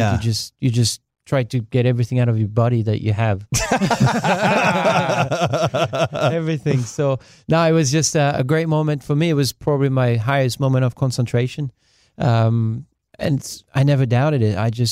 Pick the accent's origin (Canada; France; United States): France; English is a second language; My hometown only holds 6,000 people.